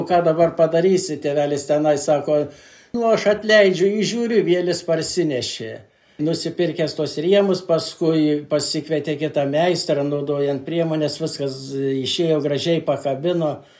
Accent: Vėkvedžiai, Šiauliai County, Lithuania; Mano vaikystė, jaunystė prasidėjo kaime, gimiau Šiaulių rajone, Vėkvedžių kaime. Praleidau, kaip sakyti, vaikystę, augau, džiaugiausi viskuo, ką turėjom. Lankiau Jonelaičių pradinę mokyklą, paskui aštuonmetę mokyklą

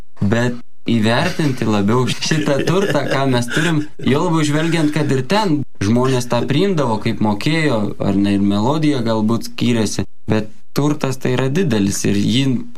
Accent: Samogitia, Lithuania; Aš kilęs iš Žemaitijos

